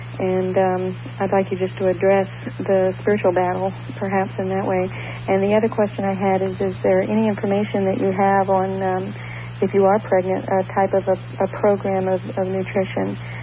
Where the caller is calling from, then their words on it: Tampa, Florida, United States; Hi, I'm calling from Tampa.